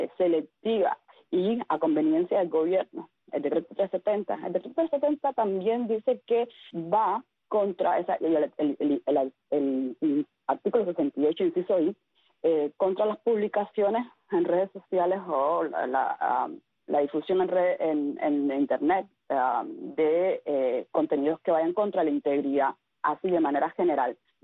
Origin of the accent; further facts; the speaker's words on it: Cuba; yo siempre voy a ser ciudadana cubana